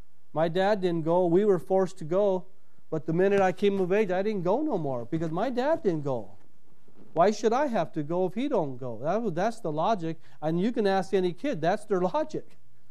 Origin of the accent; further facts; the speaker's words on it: United States; I grew up in the States. I'm born here. I'm raised here. I'm an American, and I know English.